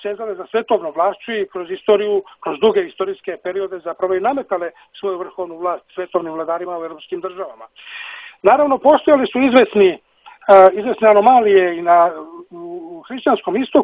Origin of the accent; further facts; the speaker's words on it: Serbia; može se reći, na primjer, da je kod nas u Srbiji jedna vrsta projave takvog načina monarhističkog razmišljanja